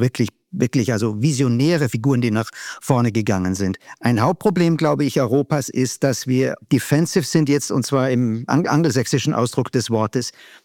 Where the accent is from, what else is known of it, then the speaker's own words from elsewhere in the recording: Austria; Ich bin Österreicher